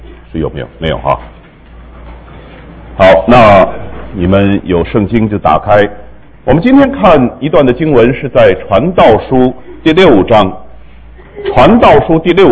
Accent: China; 所以人们都希望福气临到我们的家，这是我们中国人普遍的一种的希望。

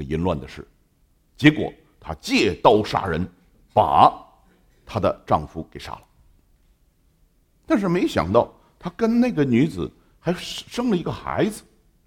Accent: China; 那个我们中国人读书就为当官的

